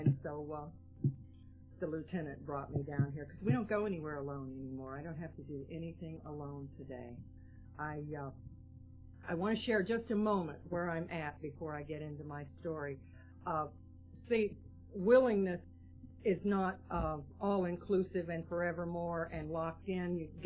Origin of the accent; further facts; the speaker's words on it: West Coast, United States; I was raised out on the West Coast by a great aunt and uncle, and I had an older sister.